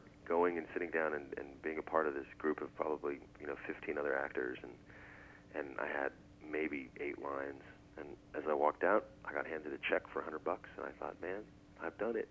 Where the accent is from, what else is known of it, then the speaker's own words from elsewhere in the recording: Reno, Nevada, United States; I was born and raised in Reno, Nevada.